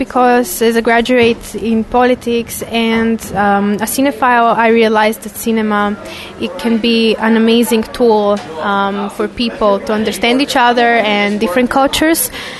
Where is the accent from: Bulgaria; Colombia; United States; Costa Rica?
Bulgaria; Sofia, Sofia City; I'm 23 years old. I am from Bulgaria, from Sofia, which is the capital of the country.